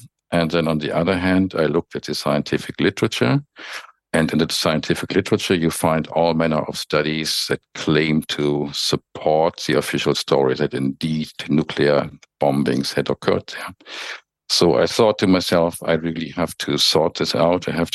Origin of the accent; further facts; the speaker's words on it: Germany; accent: German; English is a second language; as you might guess from my accent, I'm from Germany.